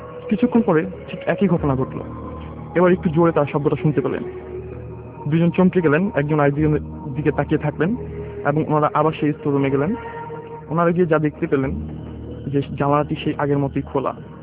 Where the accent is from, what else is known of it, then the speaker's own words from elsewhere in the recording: Dhaka, Dhaka Division, Bangladesh; এসেছি পুরান ঢাকার কোস্টগুলা থেকে।